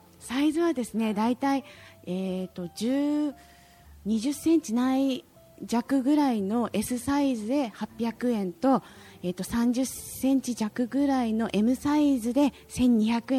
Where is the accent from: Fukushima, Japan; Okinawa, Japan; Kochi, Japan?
Fukushima, Japan; Okuma; 浜通りにある大熊町出身です。